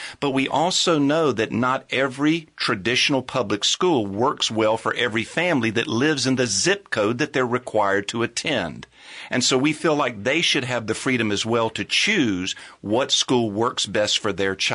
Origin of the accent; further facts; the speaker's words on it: Durham, North Carolina, United States; I grew up in the Durham public schools.